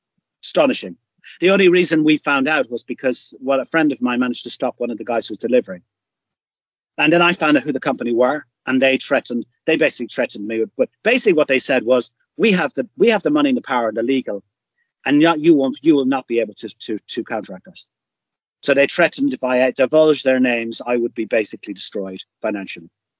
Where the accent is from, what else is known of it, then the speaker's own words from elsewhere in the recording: Ireland; So I'm Irish from the Republic of Ireland.